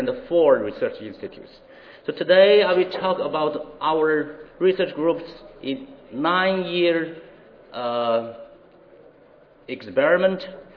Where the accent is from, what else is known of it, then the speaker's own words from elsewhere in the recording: Northeast China, China; English is a second language; from Northeast China.